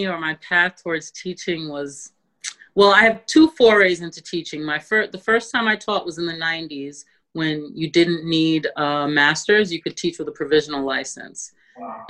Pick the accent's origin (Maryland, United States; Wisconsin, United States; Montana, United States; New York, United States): New York, United States; Bronx; because I grew up in the Bronx. I went to community school 211, which is right across the highway down by Persona Park. And it's a bilingual school. And so coming back to the Bronx meant a lot to me.